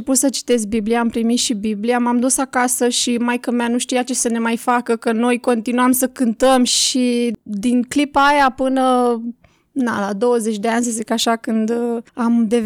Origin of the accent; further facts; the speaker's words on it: Bucharest, Romania; Am fost crescută în București la bloc